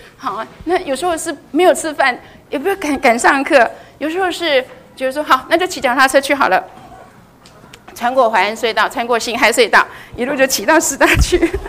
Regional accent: Lukang, Changhua County, Taiwan; 因为我虽然是出生在一个乡下的地方，来自拜偶像之地，是鹿港，但是我却被分别出来，能够在国中高中的时候就有老师带我去聚会

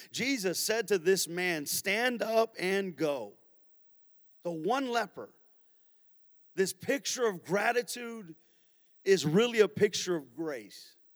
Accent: United States; I'm born and raised in the USA.

